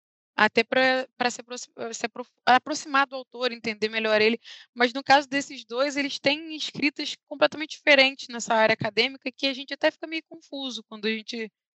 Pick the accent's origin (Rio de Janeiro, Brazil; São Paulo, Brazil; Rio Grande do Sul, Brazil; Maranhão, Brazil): Rio de Janeiro, Brazil; Eu sou carioca, né? dá para perceber, mas enfim.